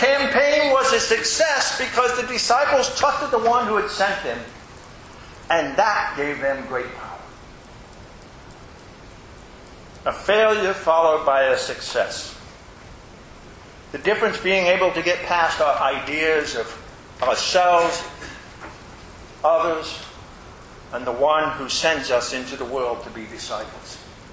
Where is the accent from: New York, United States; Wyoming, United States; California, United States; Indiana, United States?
Indiana, United States; now in Sterling, United States; the church that I grew up in Indiana, and where I was ordained as a pastor